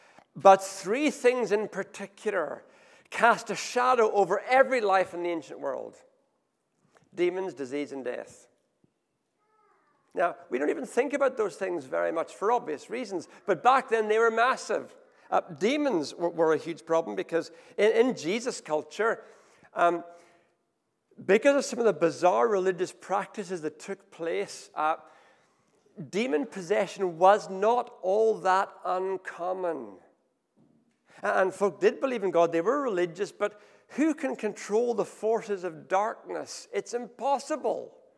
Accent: Ethiopia; the like of which I grew up in Ethiopia

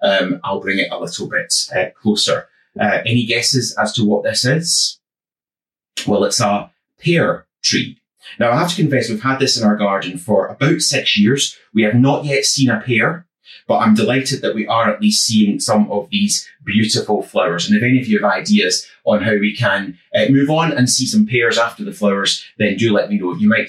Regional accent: Scotland, United Kingdom; now in Kirkliston, United Kingdom; I'm from the west of Scotland, not from here.

